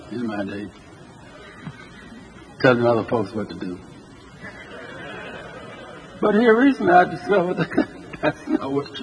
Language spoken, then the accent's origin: English; Birmingham, Alabama, United States; By the way, I'm from Birmingham, Alabama.